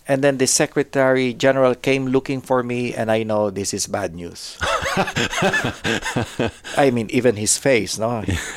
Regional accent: Philippines; English is a second language; I'm Filipino. I'm from Asia.

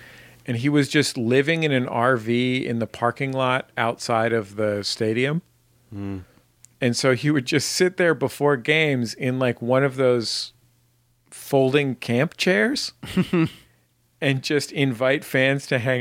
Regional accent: San Francisco, California, United States; I'm from San Francisco, so I was a Giants fan.

